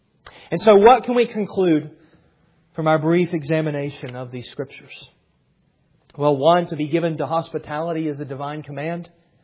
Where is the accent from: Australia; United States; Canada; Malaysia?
United States; Southern US; I know I'm from the South, and we have some Southern hospitality there